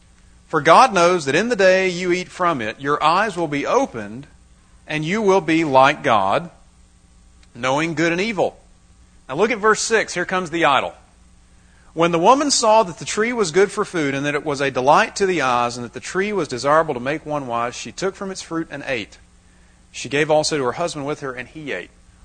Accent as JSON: {"language": "English", "region": "South Carolina", "country": "United States", "said": "I'm originally from the South. Okay? This is not the South. I'm from South Carolina. Right? South, South."}